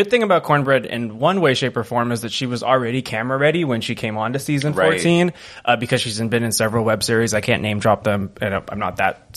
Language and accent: English; California, United States; summer's actually my favorite season because I'm a Californian and I'm a bit of a sunflower